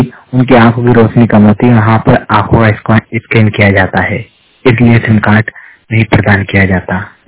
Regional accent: Shujalpur, Madhya Pradesh, India; और मैं मध्य प्रदेश के सुजालपुर क्षेत्र का रहने वाला हूँ

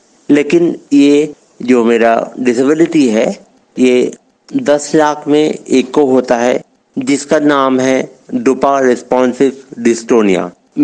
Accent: Kolkata, West Bengal, India; now in Bangalore, India; मैं कलकत्ता से बेंगलोर शिफ्ट हुआ हूँ

